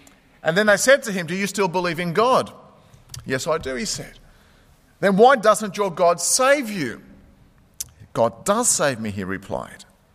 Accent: Australia; born there; I was born in Australia, so I guess I'm a Christian.

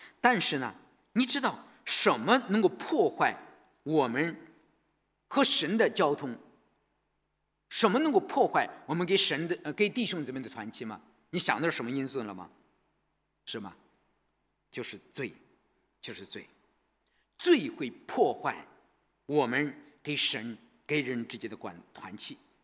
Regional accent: China; moved away as an adult; now in Australia; 你知道从在我来到澳洲以前，我从来就是30岁之前

